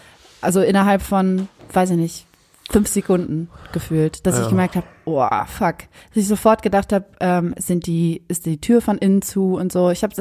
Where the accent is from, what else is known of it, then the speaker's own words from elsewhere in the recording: Germany; moved away; ich komme aus Deutschland, Nähe von Hamburg.